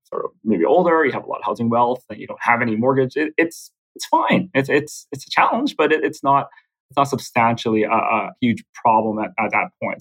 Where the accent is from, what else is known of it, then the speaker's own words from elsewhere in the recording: Winnipeg, Manitoba, Canada; now in Vancouver, Canada; Myself, I'm not originally from Vancouver. I'm from Winnipeg, so I'm from the prairies. I moved out here quite some many years ago.